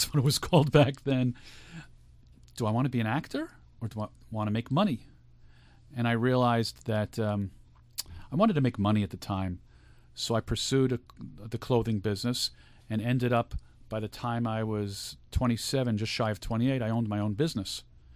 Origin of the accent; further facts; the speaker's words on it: Long Island, New York, United States; But being the kid that I was growing up on Long Island